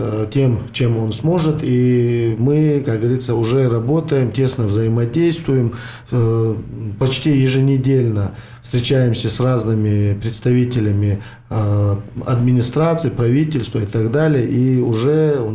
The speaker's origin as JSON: {"language": "Russian", "region": "Chechnya", "country": "Russia", "said": "Поэтому я прежде всего чеченец, но я гражданин Российской Федерации"}